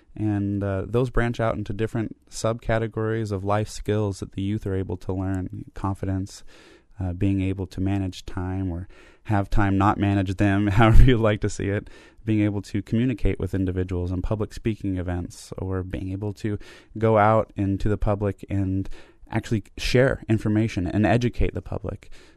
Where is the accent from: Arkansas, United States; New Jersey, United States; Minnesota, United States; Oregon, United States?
Oregon, United States; now in Humboldt County, United States; But I'm originally from Northeast Oregon, and it's mostly a dry desert climate, definitely extreme.